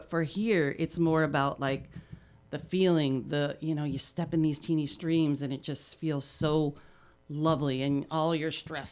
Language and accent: English; Northwest, United States; because I'm from the Northwest.